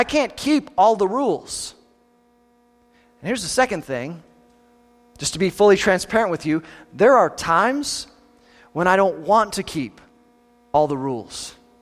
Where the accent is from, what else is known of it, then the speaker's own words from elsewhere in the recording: Kansas, United States; I grew up in Southeast Kansas